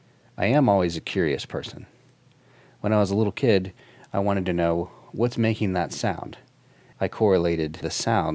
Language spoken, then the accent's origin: English; Florida, United States; I grew up in Florida, and we occasionally would end up out on a boat with friends 30 or so miles out fishing